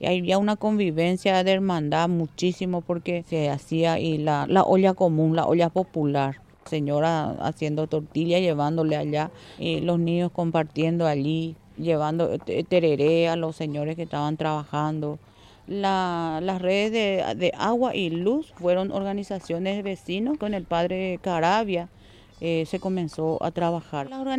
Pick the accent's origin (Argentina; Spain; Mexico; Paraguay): Paraguay; Asunción; Yo crecí en el Bañado y yo vi crecer al Bañado.